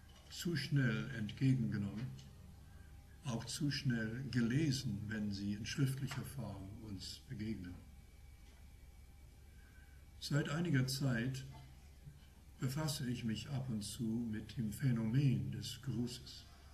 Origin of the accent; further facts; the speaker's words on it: Canada; also born or lived in Netherlands; now in Germany; Obwohl ich deutscher Zunge bin, bin ich, wie gesagt, in Kanada aufgewachsen, dort geboren und aufgewachsen, aber in deutschsprachigen Kreisen.